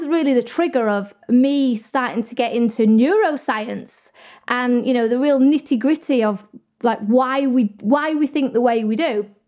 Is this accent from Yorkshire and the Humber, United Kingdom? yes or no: yes; Doncaster, Yorkshire and the Humber, United Kingdom; now in Surrey, United Kingdom; I know I sound very posh. I'm not from Surrey. I'm from Doncaster. But I met my partner and he lives in Surrey, so we live here now.